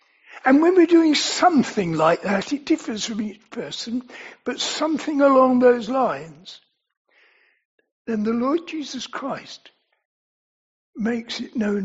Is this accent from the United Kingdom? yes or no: yes; England, United Kingdom; So, we're English, I think everybody here, we're British.